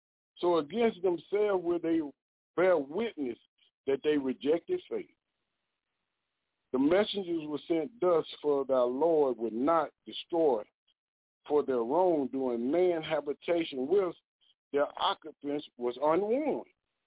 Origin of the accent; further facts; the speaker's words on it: Mississippi, United States; moved away as an adult; I'm from Mississippi. I ain't never heard nothing about Juneteenth.